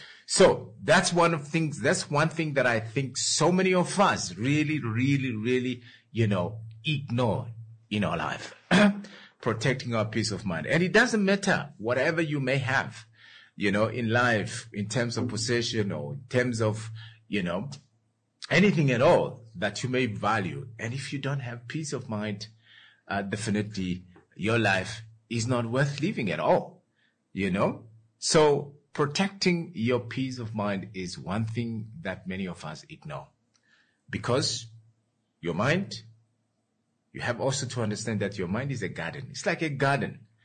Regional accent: Ngwediva, Namibia; I was so disappointed because Ngwediva is my hometown.

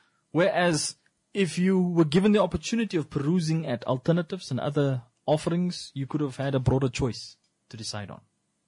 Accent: Rehoboth, Hardap, Namibia; because I come from Rehoboth

